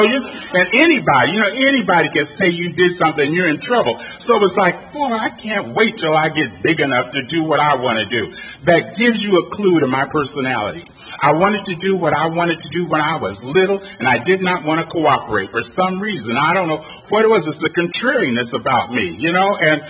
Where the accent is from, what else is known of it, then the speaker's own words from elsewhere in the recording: Los Angeles, California, United States; Anyway, I grew up in Los Angeles. I was born in L.A., actually in Silver Lake, and on the thing it says West Hollywood, so I have to clarify right away that I'm not from West Hollywood, yet I am from Hollywood